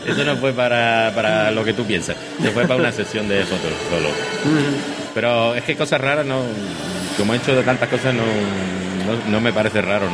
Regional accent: Badajoz, Extremadura, Spain; Sí, venimos de Badajoz.

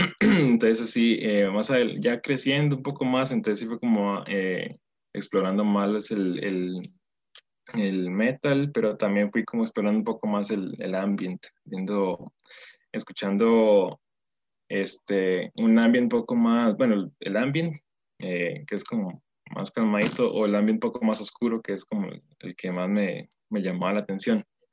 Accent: Tres Ríos, Cartago, Costa Rica; Soy de Tres Ríos, atado precisamente por San Rafael de la Unión, cerca del cerro La Carpintera. Entonces ahí tengo una montaña cerca

